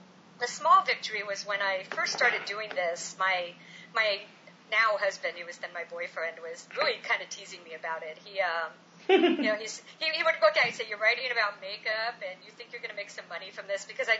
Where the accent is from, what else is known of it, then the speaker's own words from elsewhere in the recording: Nebraska, United States; moved away as an adult; I'm originally from Nebraska, and I moved out to Illinois to be with my husband